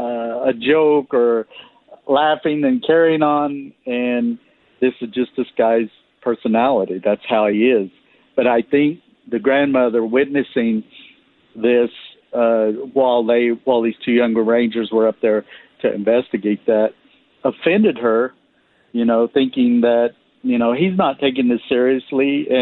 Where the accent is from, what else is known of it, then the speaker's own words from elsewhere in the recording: Oklahoma, United States; So as a child growing up in Northeast Oklahoma, heavily wooded, forested area, at times I would disappear playing in the woods